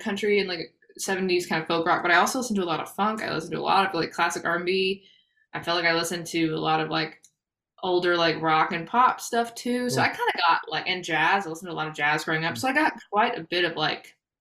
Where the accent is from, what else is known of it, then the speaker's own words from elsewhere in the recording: Texas, United States; So I grew up in West Texas, like in the middle of nowhere, literally. Like my hometown has 18 people in it.